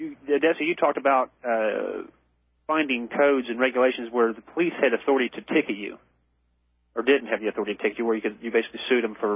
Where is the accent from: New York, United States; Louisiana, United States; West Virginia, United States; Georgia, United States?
West Virginia, United States; West Virginia.